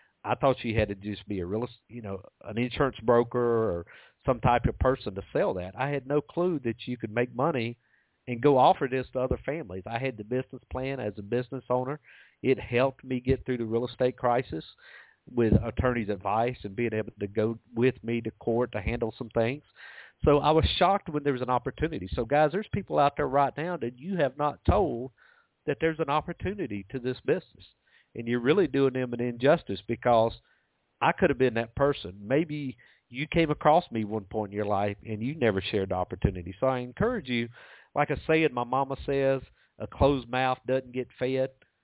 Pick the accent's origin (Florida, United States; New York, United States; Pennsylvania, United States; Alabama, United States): Alabama, United States; And I was raised here in Alabama on a farm and was treated no different than any other kid.